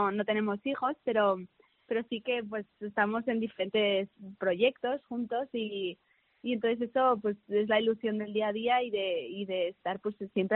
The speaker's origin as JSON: {"language": "Spanish", "town": "Barcelona", "region": "Catalonia", "country": "Spain", "lives_now": "Sant Cugat, Spain", "said": "somos de Barcelona, ahora estamos viviendo en Sant Cugat y trabajamos los dos en Terrassa."}